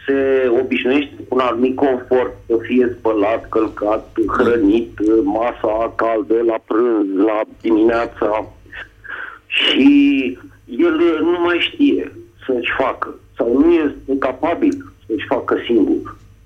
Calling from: Bucharest, Romania; din București și vreau să vă spun, cum spunea distinsul domn pastor, că am ajuns deja la vârsta de 51 de ani.

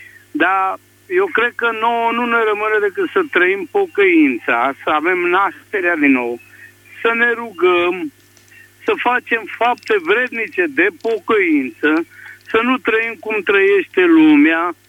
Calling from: Dâmbovița, Romania; Sunt din Dâmbovița

